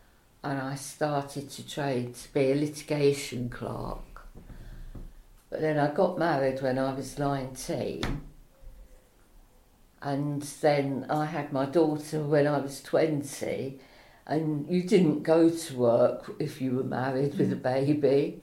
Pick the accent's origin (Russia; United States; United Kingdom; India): United Kingdom; London; born there; also born or lived in Lancashire; I was born in London in 1940. In Lambeth Hospital. When I was 4, I was evacuated to Lancashire.